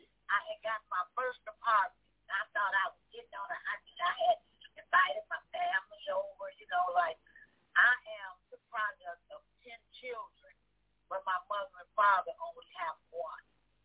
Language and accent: English; Chicago, Illinois, United States; I'm West Side. I was born in the Cook County Hospital on Washington Boulevard.